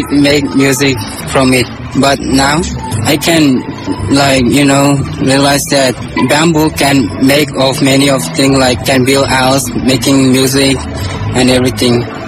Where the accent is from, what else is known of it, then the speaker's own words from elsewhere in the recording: Nauru; I'm from Nauru.